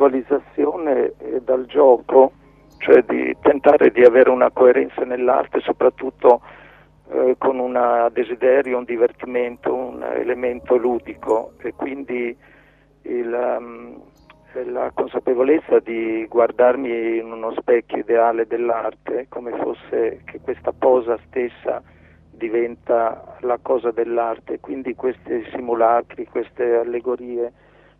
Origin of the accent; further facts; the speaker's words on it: Vergato, Emilia-Romagna, Italy; born there; sugli Appennini Toscano-Emiliani, dove sono nato a Vergato